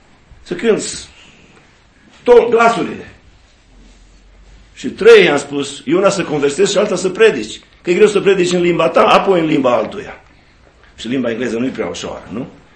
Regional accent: Dumbrăveni, Sibiu County, Romania; Eu vin din Dumbrăveni

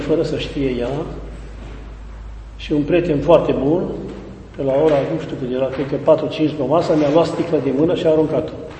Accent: Goreni, Romania; sunt de aici din Goreni, la 7 km și 800 de metri de aici, am cronometrat ca să știu exact. Sunt de profesie inginer agronom, zootehnist, absolvent de Institutul Agronomic din Cluj, 96.

